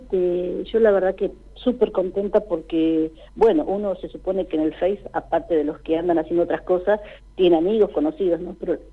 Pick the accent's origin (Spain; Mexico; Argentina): Argentina; Neuquén; now in Las Coloradas, Argentina; Yo soy neuquina, nací en Neuquén Capital